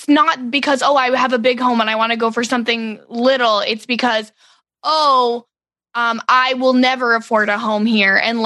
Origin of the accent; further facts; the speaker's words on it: Canada; a lot of times as a Canadian watching HGTV shows